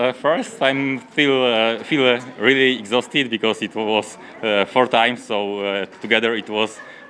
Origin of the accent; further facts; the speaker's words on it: Warsaw, Masovian Voivodeship, Poland; English is a second language; So I'm really happy and glad that I'm come here from Warsaw.